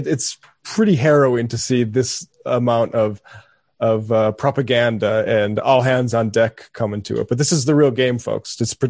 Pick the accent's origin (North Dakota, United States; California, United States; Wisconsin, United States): North Dakota, United States; I mean, I'm from North Dakota.